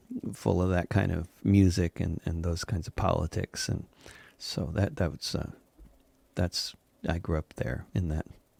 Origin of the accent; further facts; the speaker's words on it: Connecticut, United States; also born or lived in New York; I was born on Manhattan Island in 1967, and grew up from the age of 2 and a half in the suburbs of New York, in Connecticut, in a woodsy suburb.